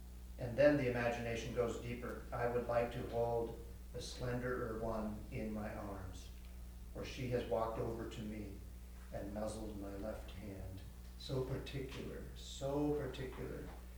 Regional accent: Seattle, Washington, United States; now in Spokane, United States; I grew up in Seattle, and it was this grand city, and I just loved Seattle.

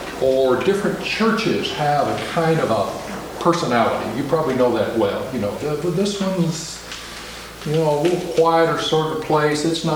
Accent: the South, United States; or racial segregation, which I grew up in the South

